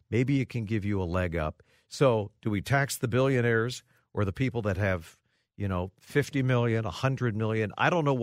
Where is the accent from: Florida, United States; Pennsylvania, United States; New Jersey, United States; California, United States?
Pennsylvania, United States; born there; now in Minnesota, United States; So, look, I was born in Pennsylvania. I went to Penn State, good state school, state university.